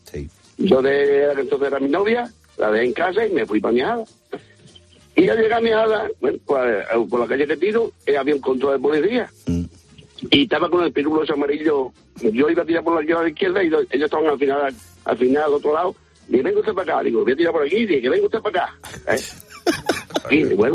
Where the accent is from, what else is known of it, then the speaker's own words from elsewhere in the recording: Extremadura, Spain; Yo soy de Miada, un pueblo de aquí, de Cáceres